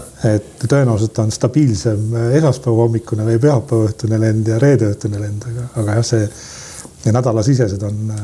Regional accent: Saare County, Estonia; Vahepeal oli kulliküla Lümanda vallas, et sinna ühe maja pidamise. Ja noh, oma lapsepõlve ma olen seal kasvanud. Ja kihelkonna koolis käinud.

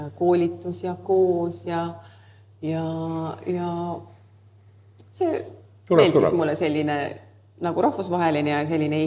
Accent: Saare County, Estonia; Mina pean ikka ennast saarlaseks ja kuigi ma seal nüüd igapäevaselt ei ela, siis ma olen ikka saarlane. Ma olen 18 aastat oma elust järjest elanud Saaremaal

